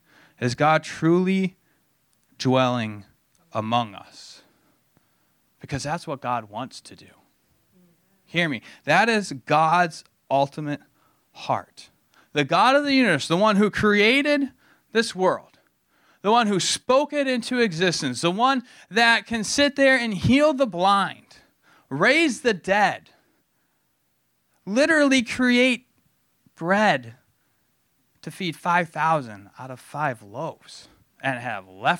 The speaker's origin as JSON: {"language": "English", "town": "Holland", "region": "Michigan", "country": "United States", "tie": "born or raised there", "said": "So I haven't sat in the same church for many years since my hometown in Holland, Michigan."}